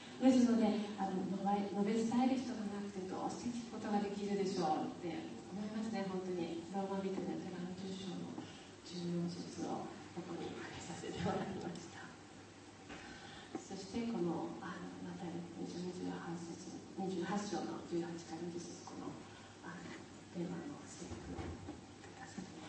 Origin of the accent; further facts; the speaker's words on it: Wakayama, Japan; 私和歌山県の出身なので